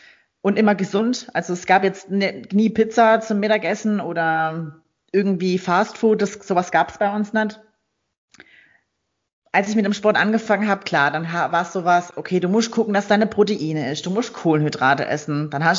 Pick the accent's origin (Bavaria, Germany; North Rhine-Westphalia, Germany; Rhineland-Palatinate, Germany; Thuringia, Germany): Rhineland-Palatinate, Germany; Kaiserslautern; also ich komme aus Kaiserslautern